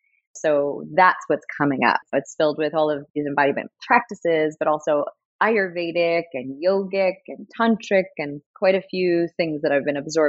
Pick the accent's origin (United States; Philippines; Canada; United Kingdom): Canada; born there; Yes, I was born in Canada